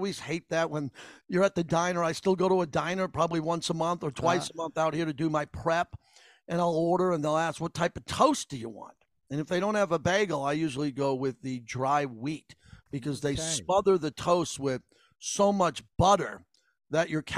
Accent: Long Island, New York, United States; We were never a big donut family. We grew up in Long Island, New York.

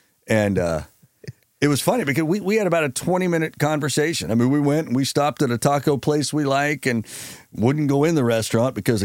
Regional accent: Oklahoma, United States; I always enjoy it when people because enough people know that I'm from Oklahoma, will say, oh, and you're getting that a lot these last couple of years, made our first trip to Norman.

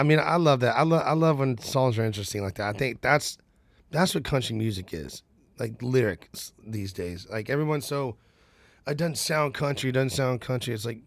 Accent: Nashville, Tennessee, United States; I'm from Nashville, and my other family's from Birmingham. So it's like we're all right here, and I have so many of them. And then I'm born and raised here.

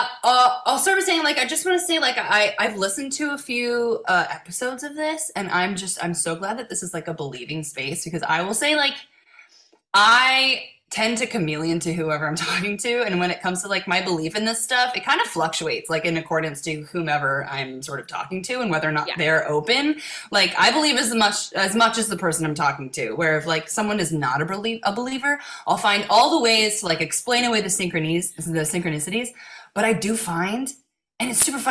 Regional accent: Cincinnati, Ohio, United States; now in Los Angeles, United States; So I grew up in Cincinnati, and like my first sort of big one was in Cincinnati.

